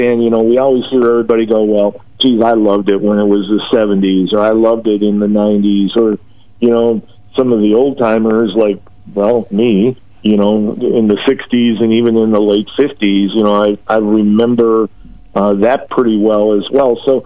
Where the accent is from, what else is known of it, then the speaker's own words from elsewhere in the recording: Wisconsin, United States; as a kid growing up in Wisconsin following racing, I never, ever dreamed I'd get to do.